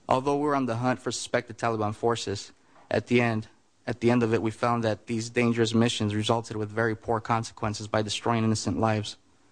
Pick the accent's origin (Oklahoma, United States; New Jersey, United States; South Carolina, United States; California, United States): California, United States; Los Angeles; I come from very humble beginnings and a son to both an immigrant father and mother from Mexico. I grew up in East Los Angeles in one of the roughest parts of town known as Boyle Heights.